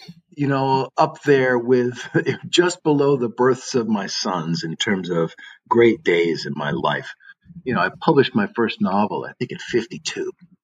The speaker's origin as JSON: {"language": "English", "region": "New England", "country": "United States", "said": "I'm from New England, and so I had an Easterner snobbery"}